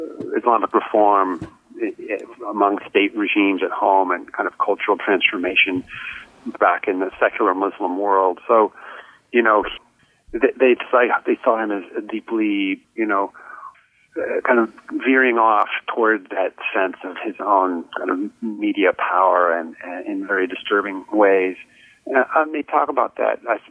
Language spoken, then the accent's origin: English; California, United States; we're looking at people right here in my home state of California